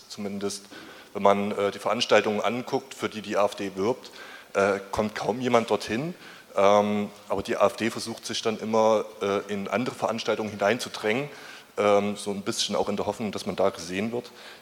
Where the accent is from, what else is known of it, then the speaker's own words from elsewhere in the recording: Saxony, Germany; Ja, ich komme aus dem Landkreis Leipzig